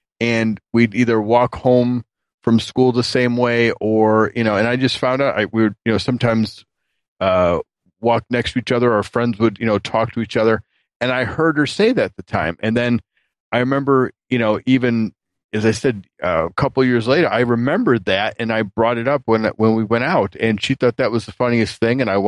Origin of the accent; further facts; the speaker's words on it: Chicago, Illinois, United States; I know that name because I was from the Midway Airport area.